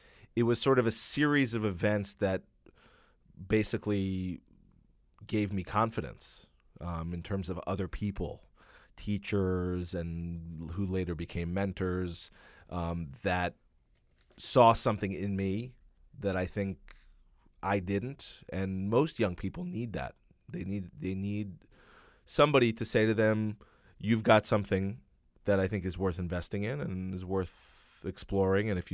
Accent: Philadelphia, Pennsylvania, United States; Growing up in Philadelphia, my parents played in the Philadelphia Opera Company.

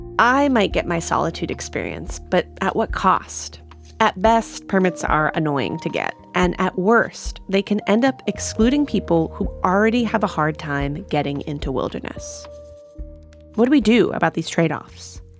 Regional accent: California, United States; And remember, I'm from California, where most of our trails are pretty busy.

